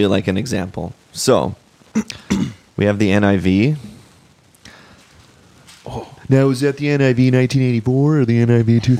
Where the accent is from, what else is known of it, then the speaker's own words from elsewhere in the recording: California, United States; if you want to speak like a Californian, just enunciate every syllable of every word. I'm from California.